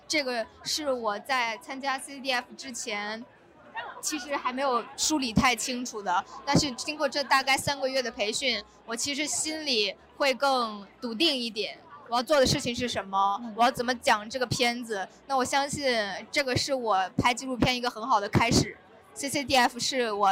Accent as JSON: {"language": "Chinese", "region": "North China", "country": "China", "tie": "born there", "said": "那其实我本人就出生在北方的农村，那么这个事情其实是一直在围绕在我身边的"}